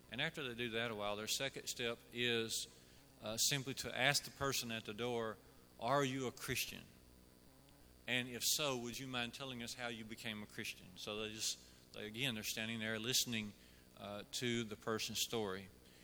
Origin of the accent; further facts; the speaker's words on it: Jasper, United States; I grew up in Jasper